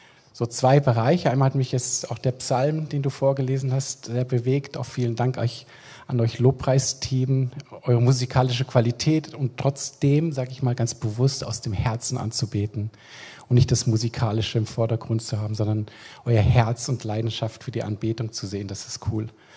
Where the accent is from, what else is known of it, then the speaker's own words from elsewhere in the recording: Frankfurt, Hesse, Germany; Sprich, wir kommen aus Frankfurt, lieben auch die Großstadt.